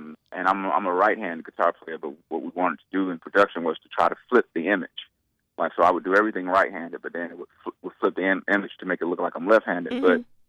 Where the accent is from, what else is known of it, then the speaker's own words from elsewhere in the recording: Atlanta, Georgia, United States; accent: Southern drawl; Well, just period, because I'm from Atlanta. I'm from the South.